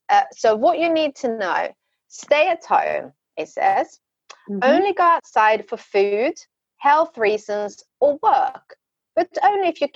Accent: Sweden; growing up in Sweden, we used to kind of, we kind of learned how much a meter is by taking a step.

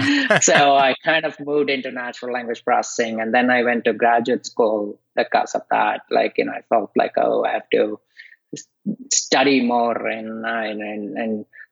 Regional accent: India; And I grew up in India. I did typical engineering track that a lot of kids in India do.

